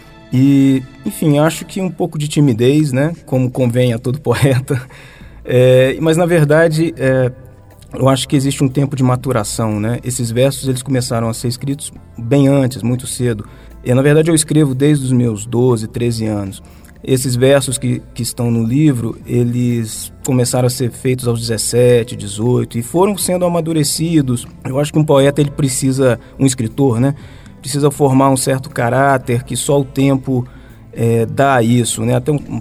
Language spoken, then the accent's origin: Portuguese; Brasília, Federal District, Brazil; also born or lived in Cataguases; Eu nasci em Cataguases, né? Embora eu tenha vindo para Brasília muito novo, com 4 anos, mas eu sempre frequentei a minha cidade até hoje, enfim, e até o início da maturidade, ali os 18 anos, eu fui anualmente, né, à minha cidade.